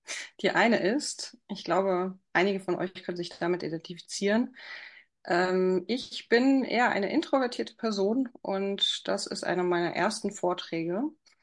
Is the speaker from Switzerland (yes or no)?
no; Poland; Ich bin Polin und deswegen ist hier so ein Psychologie-Magazin aus Polen.